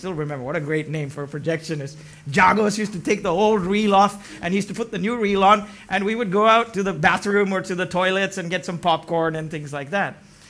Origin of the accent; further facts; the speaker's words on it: Pune, Maharashtra, India; And I grew up in Bishop School and Anglican School in Pune, where we used to have Friday movie nights.